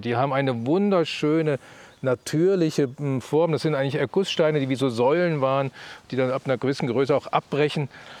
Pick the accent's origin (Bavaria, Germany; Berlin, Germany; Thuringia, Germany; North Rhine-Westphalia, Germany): Thuringia, Germany; Ich bin ein gebürtiger Rhöner, thüringische Rhön.